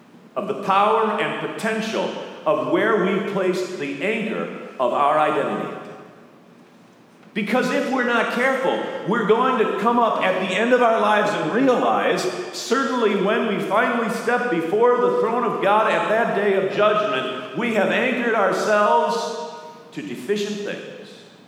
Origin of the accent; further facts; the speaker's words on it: Midwest, United States; I am a Midwesterner.